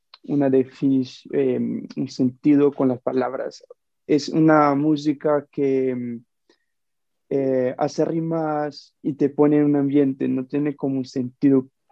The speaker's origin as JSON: {"language": "Spanish", "region": "Rio de Janeiro", "country": "Brazil", "second_language": "Spanish", "lives_now": "Salamanca, Spain", "said": "yo soy brasileño, de Río de Janeiro, estoy haciendo un doble grado de filología hispánica y estudio portugués y brasileños. Tengo 20 años, casi 21, y estoy en la USAL haciendo un Erasmus"}